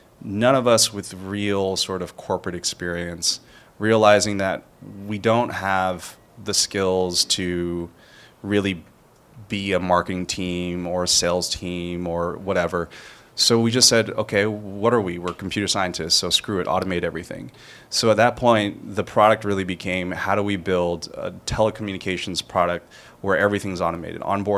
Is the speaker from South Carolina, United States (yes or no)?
no; California, United States; So I grew up in California in a pretty small college town.